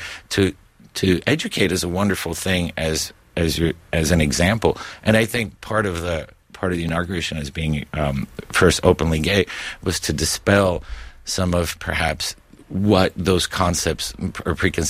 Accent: Miami, Florida, United States; growing up in Miami, I lived between two imaginary worlds, of course. One was the Cuba that was in our parents and families, that 1950s, 60s Cuba that was this amazing place, but we had never been there.

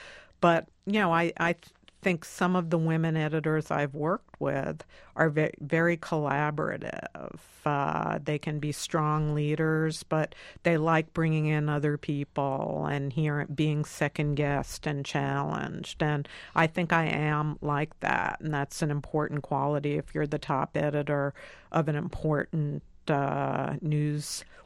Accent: Manhattan, New York, United States; My guilty pleasure from the days that I was just growing up in Manhattan on my subway ride is the New York Post.

